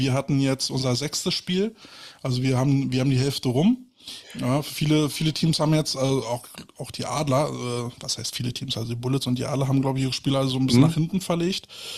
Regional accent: Berlin, Germany; Juhu, da habe ich schon als Berliner keinen Bock

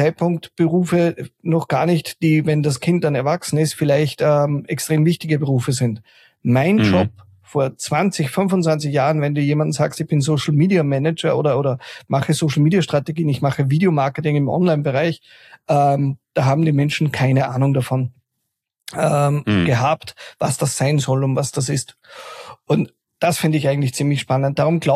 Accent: Austria; was als Österreicher absurd ist, aber in einem Binnenland

